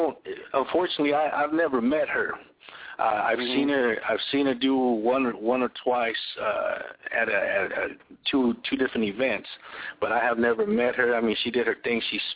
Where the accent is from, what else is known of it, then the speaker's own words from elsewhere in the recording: Los Angeles, California, United States; I'm coming from the Northwest, L.A. raised, Northwest based, okay?